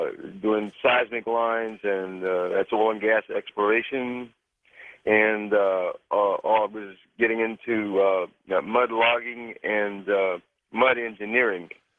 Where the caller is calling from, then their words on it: Bay St. Louis, Mississippi, United States; I'm calling from Bay St. Louis, Mississippi.